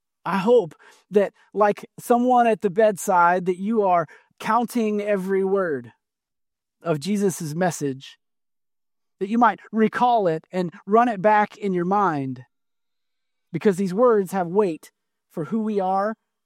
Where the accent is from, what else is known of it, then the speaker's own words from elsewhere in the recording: Midwest, United States; but our chili, the one that my wife made, has beans because we're from the Midwest and chili has beans in the Midwest.